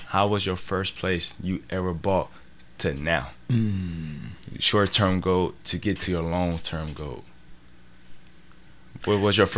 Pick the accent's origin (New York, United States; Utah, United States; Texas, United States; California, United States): California, United States; Pasadena; Grew up Pasadena, California.